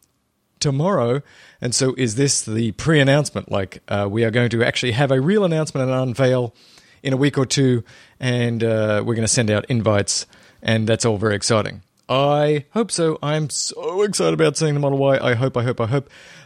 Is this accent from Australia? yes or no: yes; Australia; I'm Australian.